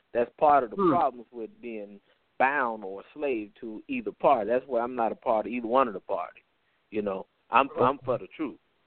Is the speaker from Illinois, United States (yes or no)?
yes; Chicago, Illinois, United States; because I'm from Chicago, and he got his start in Chicago.